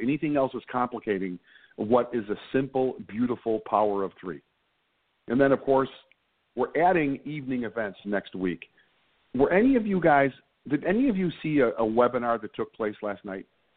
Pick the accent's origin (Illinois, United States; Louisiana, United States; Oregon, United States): Illinois, United States; Chicago; I'm from Chicago. I'm from the Southwest